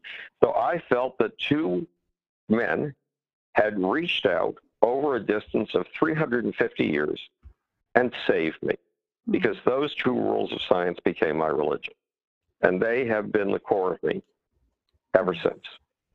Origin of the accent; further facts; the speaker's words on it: Buffalo, New York, United States; I was a lost child in my hometown of Buffalo, New York.